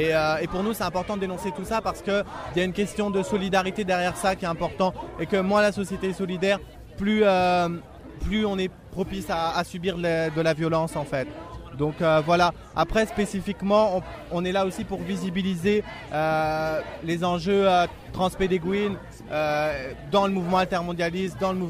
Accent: France; Donc oui, on risque plus quand on est français.

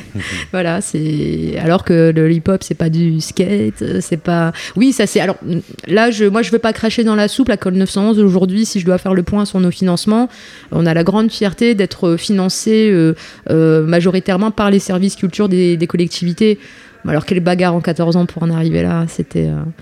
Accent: Lille, Hauts-de-France, France; je viens de Lille où il y a une politique culturelle très forte, où il y a une très grosse offre culturelle.

